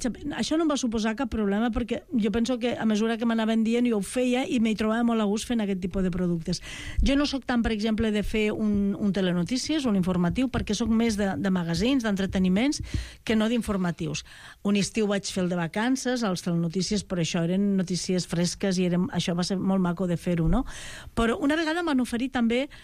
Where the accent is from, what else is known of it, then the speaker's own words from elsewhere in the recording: Lleida, Catalonia, Spain; Sí, perquè jo sóc de poble, sóc de Lleida, però també sóc de poble per part de la meva mare